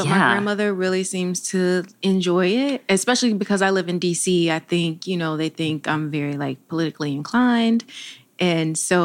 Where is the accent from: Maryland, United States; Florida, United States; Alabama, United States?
Florida, United States; also born or lived in Georgia; But because I straddled the line between Georgia and Florida, most of my education was in Florida.